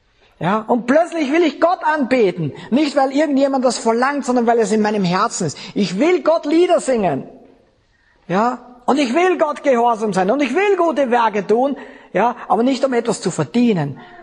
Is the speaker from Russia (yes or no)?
no; Upper Austria, Austria; ich bin in der Nähe von Linz aufgewachsen. Linz war 20 Kilometer weg von mir.